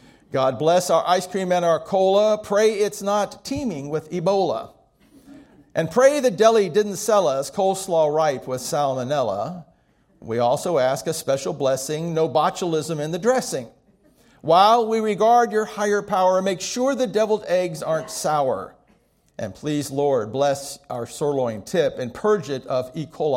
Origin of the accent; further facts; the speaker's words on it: Miami, Florida, United States; I don't make a secret that I was born in Miami and went to elementary school in Miami, and I walked to school every day.